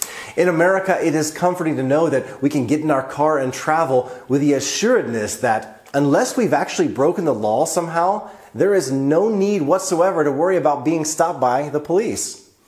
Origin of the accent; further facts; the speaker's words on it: Texas, United States; In my home state of Texas, the legal limit is 0.08